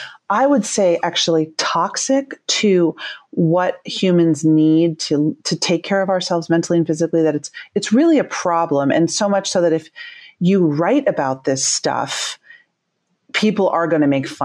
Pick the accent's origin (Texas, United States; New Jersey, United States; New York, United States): New York, United States; New York City; I grew up in the opposite. I grew up in New York City Jewish culture where everyone lives at their therapist.